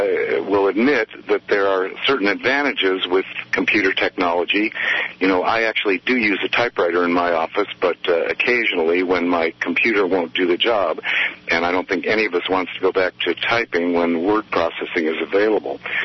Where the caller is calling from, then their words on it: California, United States; I'm calling from Humboldt County.